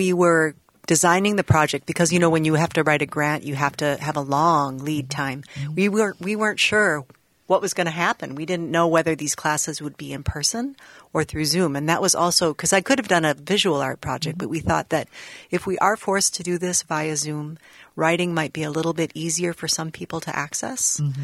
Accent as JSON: {"language": "English", "town": "Minneapolis", "region": "Minnesota", "country": "United States", "tie": "born or raised there", "said": "And she, where I grew up in Prospect Park. So that's in Southeast Minneapolis there, in the Witch's Tower, and went to Pratt School."}